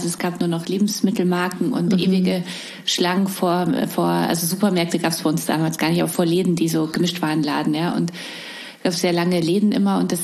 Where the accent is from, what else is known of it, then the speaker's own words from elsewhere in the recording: Poland; Also ich komme aus Polen.